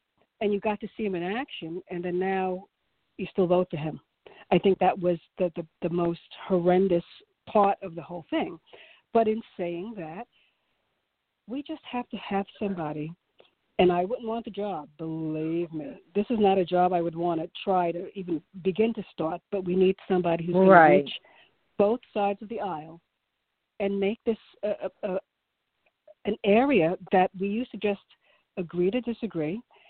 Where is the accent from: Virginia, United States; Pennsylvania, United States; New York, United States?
New York, United States; I mean, I'm a New Yorker. I've been here all my life.